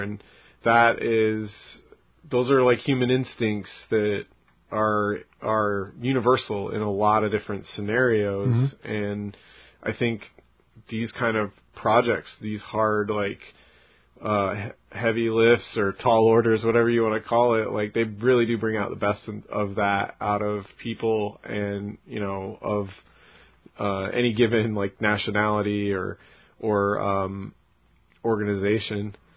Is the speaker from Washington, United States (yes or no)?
yes; Seattle, Washington, United States; And I grew up in Jet City, you know, like an aerospace town